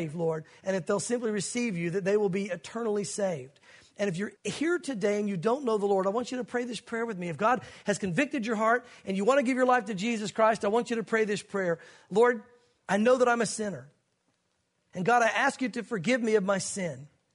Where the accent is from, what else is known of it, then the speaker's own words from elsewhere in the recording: the South, United States; It's cultural, gang. We grew up in the South. This is America. We grew up going to church.